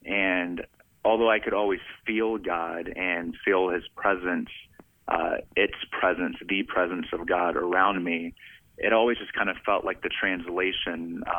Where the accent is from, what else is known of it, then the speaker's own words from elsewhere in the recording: Alabama, United States; also born or lived in Tennessee, United States; And I'm a Southern man from I was born in Tennessee, but I hail from Alabama and all things Southern.